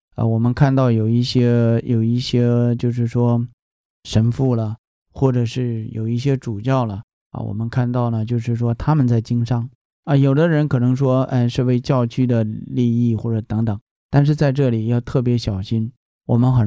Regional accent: China; 所以在我们中国人有一句话叫女人坏了就有钱了

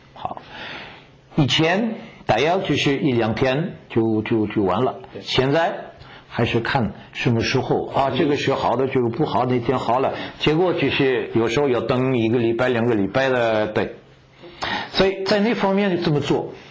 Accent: France; also born or lived in Ireland / Hong Kong; 我的英文口音是怎么说，如我讲英文的人不会知道我是法国人、啊，对，但是他们不知道我是哪里人，所以不是我就是我学英文，当然是在现在法国

